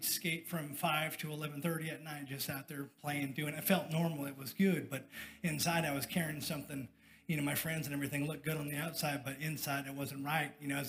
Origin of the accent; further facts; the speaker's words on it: Ann Arbor, Michigan, United States; born there; I was born in Michigan, and Ann Arbor, go blue, nobody, sorry.